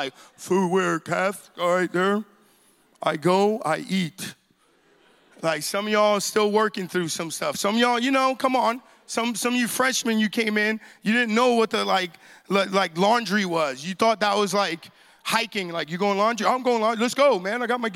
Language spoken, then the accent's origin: English; New York, United States; now in Springfield, United States; I'm originally, although I live in Springfield, Missouri now, but I'm originally from New York. New York in the house.